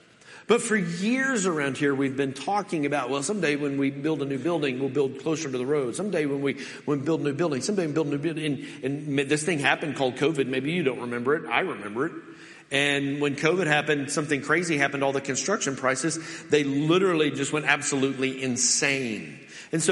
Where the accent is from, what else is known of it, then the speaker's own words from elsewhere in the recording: Tallulah, Oklahoma, United States; accent: drawl; Y'all, I'm a redneck from Tallulah, Oklahoma. God, when he speaks to me, he speaks with a draw.